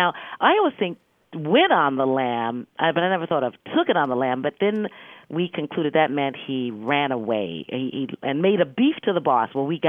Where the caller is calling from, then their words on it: Seattle, Washington, United States; I'm calling from Seattle, Washington.